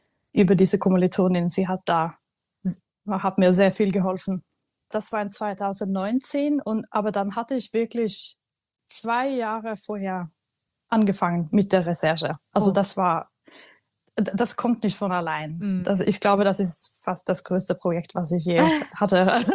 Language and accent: German; Trondheim, Trøndelag, Norway; moved away; also born or lived in Tromsø; Also ich bin aus Trondheim. Das ist nicht Nordnorwegen, das ist so in der Mitte. Eine Stadt so, ja, so ungefähr so groß wie Rostock vielleicht. So 200.000 Einwohner. Und dann habe ich aber in Tromsø studiert